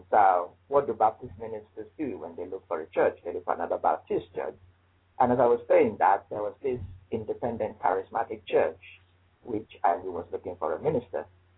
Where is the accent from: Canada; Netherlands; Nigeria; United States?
Nigeria; now in United Kingdom; when I came into this country from Nigeria, the plan was to plant a Nigerian Pentecostal church